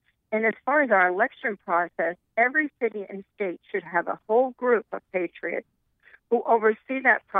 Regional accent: United States; I'm an American. I don't live in a third world country.

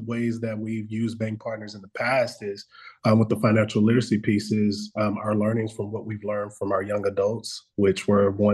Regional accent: Dallas, Texas, United States; I grew up in the Pleasant Grove area of Dallas, mm-hmm. and I grew up in a lot of the circumstances that a lot of our kids face in Oak Cliff.

